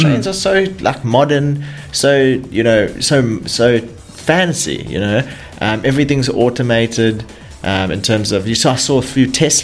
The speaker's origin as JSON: {"language": "English", "country": "South Africa", "said": "You know, as a South African, you know, being able to go places like if you go to Joburg, if you go to Cape Town, us South Africans, we're super hyper aware."}